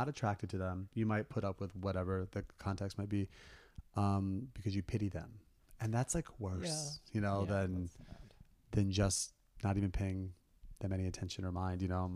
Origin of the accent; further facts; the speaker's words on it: Florida, United States; now in New York, United States; I've been in New York 17 years. I'm originally from Florida.